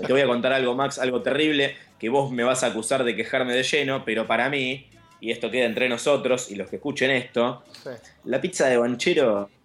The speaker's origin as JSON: {"language": "Spanish", "region": "Buenos Aires", "country": "Argentina", "tie": "born or raised there", "said": "Entonces yo soy de La Boca originalmente, después me vendí y me vine a Palermo, porque soy un cheto."}